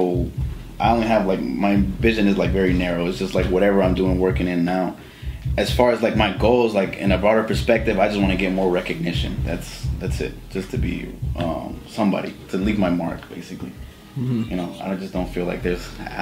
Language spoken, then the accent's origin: English; Arizona, United States; also born or lived in Canada; now in Atlanta, United States; I'm from Arizona.